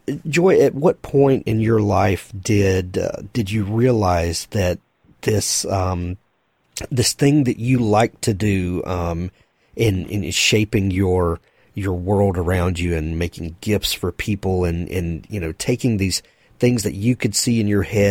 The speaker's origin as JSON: {"language": "English", "region": "the South", "country": "United States", "tie": "born or raised there", "said": "I grew up and live in the South, and you know, food is definitely a part of our culture and a part of our traditions."}